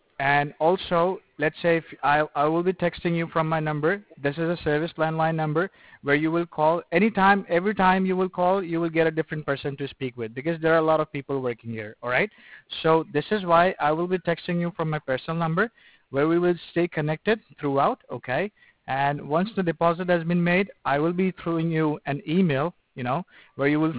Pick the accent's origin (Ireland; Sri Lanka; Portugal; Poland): Sri Lanka; English is a second language; moved away as an adult; now in United States; I'm not from Middle East, neither from India. I'm from Sri Lanka, you know. I just had a brought up, you know, in Sri Lanka, but I migrated to U.S. Probably 7 years ago.